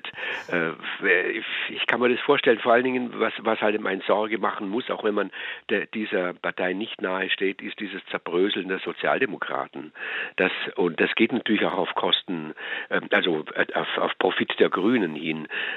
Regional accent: Austria; das hat es noch nie gegeben, jedenfalls auf Bundesebene bei uns in Österreich.

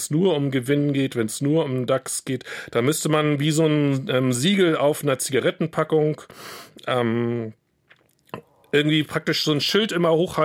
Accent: Greifswald, Mecklenburg-Vorpommern, Germany; Also ich würde Ihnen aus meiner Heimatstadt Greifswald sagen, da gibt es einen schönen riesen Wohnblock, wo ich wohne

